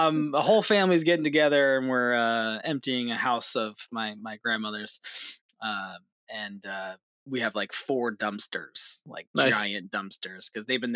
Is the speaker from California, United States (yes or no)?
no; Poughkeepsie, New York, United States; So I grew up outside of Poughkeepsie, and that's right across the Hudson River is the Catskills.